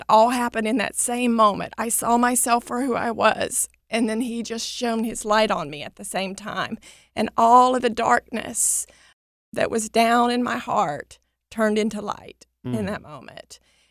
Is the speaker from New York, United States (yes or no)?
no; Louisiana, United States; We're both from Louisiana, so we both have experienced things with hurricanes.